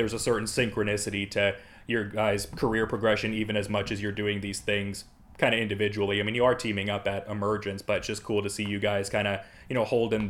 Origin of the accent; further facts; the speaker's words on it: Oshawa, Ontario, Canada; And I grew up in Oshawa, so I feel like I get the Detroit comparisons a little bit